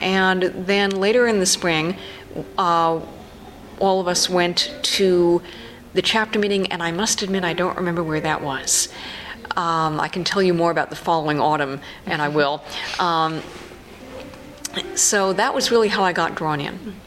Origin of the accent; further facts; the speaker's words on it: Chicago, Illinois, United States; I'm from Chicago. I'm from right in the city.